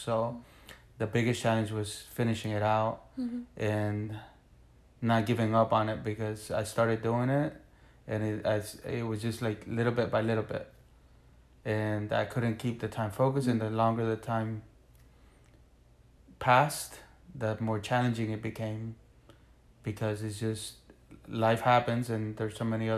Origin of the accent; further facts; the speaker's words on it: Honduras; English is a second language; now in United States; So we were living in Honduras at the time.